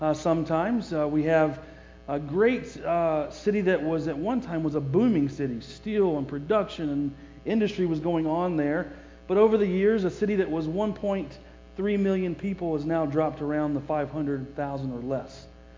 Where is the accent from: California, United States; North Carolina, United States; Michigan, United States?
North Carolina, United States; I grew up in North Carolina, but I still pull for my team in the city